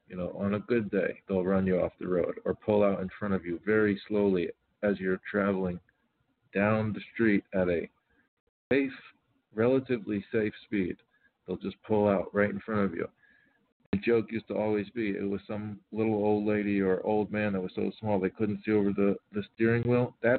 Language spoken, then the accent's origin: English; Miami, Florida, United States; born there; because I was born in Miami, but it's kind of a cesspit.